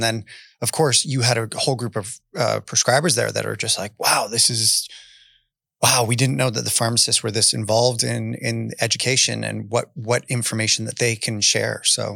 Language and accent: English; Canada; I am from Canada